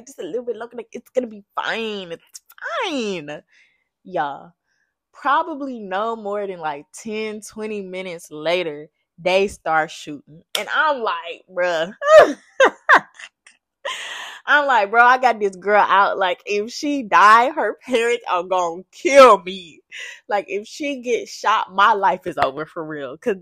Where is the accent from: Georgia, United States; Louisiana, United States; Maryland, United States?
Louisiana, United States; Now, I'm from Louisiana originally, Southwest Louisiana. I'm going to just call it the lake, okay? I'm from the lake.